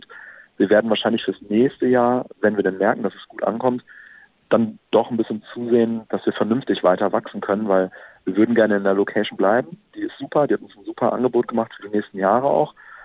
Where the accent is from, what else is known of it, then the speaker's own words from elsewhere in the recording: Hamburg, Germany; aber ich bin selber aus Hamburg, ich habe keine Ahnung